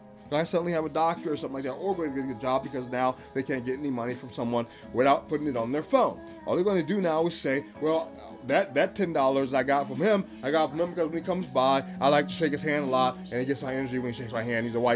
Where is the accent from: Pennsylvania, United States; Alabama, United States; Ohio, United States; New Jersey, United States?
Pennsylvania, United States; Philadelphia; Right now I'm in Philadelphia, Pennsylvania. I'm a Philadelphian.